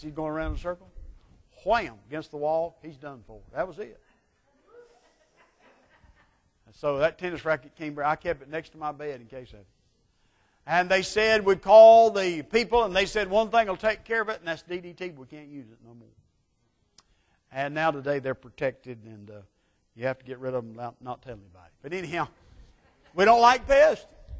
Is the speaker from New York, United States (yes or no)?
no; Georgia, United States; Okay, I grew up in South Georgia, spending a lot of my time there